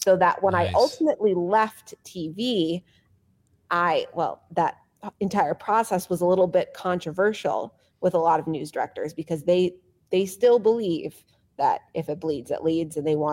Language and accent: English; Chicago, Illinois, United States; I grew up in Chicago.